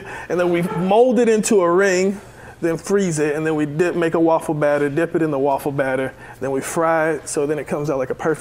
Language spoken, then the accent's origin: English; Marietta, United States; I'm from Marietta.